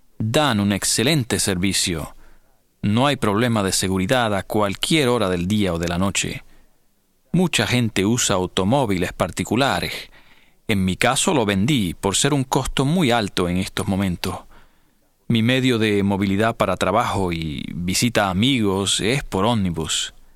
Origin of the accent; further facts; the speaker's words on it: Buenos Aires, Argentina; soy de Buenos Aires, Argentina.